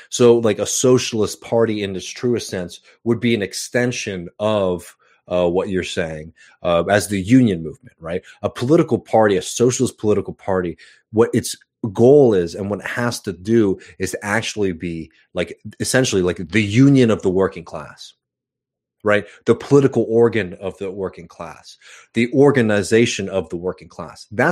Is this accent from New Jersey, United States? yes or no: no; Austin, Texas, United States; I'm from Austin, Texas. Yeah, I was born in St. David's Hospital. Very, very happy, man. I'm on my last, you know, for folks who don't know, I'm moving back in the next couple of weeks.